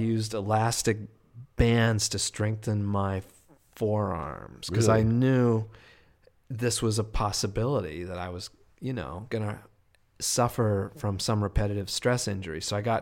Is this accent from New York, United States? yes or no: yes; New York, United States; here I am from New York. What am I doing in rural Nebraska?